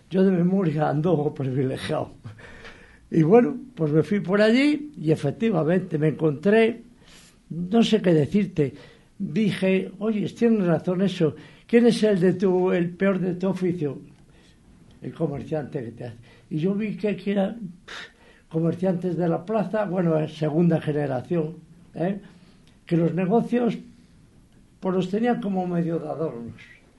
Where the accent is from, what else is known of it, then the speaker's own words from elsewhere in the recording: Zamora, Castile and León, Spain; born there; also born or lived in Salamanca; yo de origen nací en Zamora, ¿eh? Entonces mi padre, por circunstancias que no vienen al caso, montó una tienda en Zamora y no le fue bien y se vino a Salamanca.